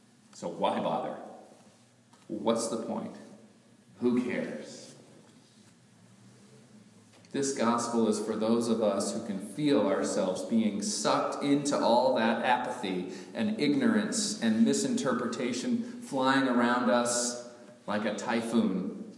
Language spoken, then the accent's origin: English; Gulf Coast, United States; I grew up on the Gulf Coast, as many of you know, and I've been in a few typhoons